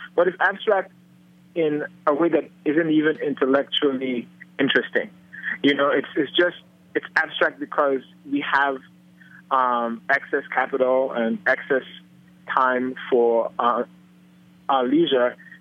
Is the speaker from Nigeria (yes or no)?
yes; Nigeria; because my palate had been trained differently, being that I'm from Nigeria and that's the food that I had.